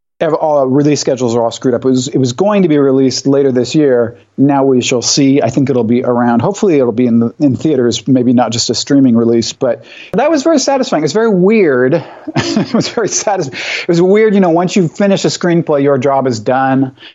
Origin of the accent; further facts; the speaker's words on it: Tacoma, Washington, United States; also born or lived in Olympia; So I was born in Olympia and I was raised in Tacoma, and then I left for college and then I came back and lived there a few years when my mom was sick with Alzheimer's, and then we moved to Seattle.